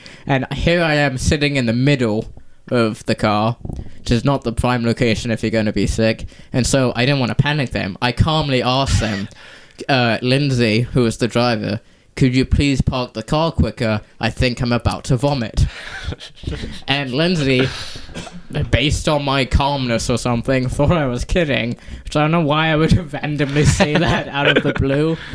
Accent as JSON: {"language": "English", "region": "England", "country": "United Kingdom", "said": "We're from England."}